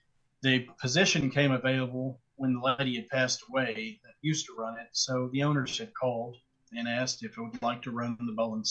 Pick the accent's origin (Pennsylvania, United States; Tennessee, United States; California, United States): Tennessee, United States; Nashville; Well, being born and raised in Nashville, I was already familiar with Donaldson.